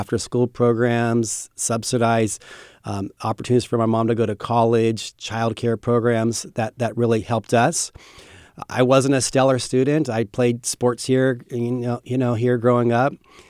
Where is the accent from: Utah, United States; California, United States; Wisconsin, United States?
California, United States; Sacramento; Well, I grew up here in Sacramento in a single-parent family.